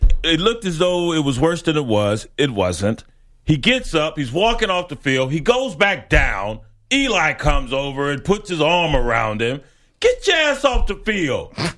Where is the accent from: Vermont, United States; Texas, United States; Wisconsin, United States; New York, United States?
Texas, United States; But we learn, especially growing up in West Texas, you're taking on option teams.